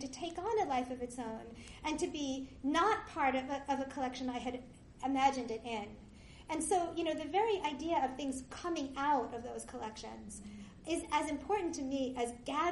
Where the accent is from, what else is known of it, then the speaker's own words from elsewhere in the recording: England, United Kingdom; I grew up on the British 19th century. And I grew up in England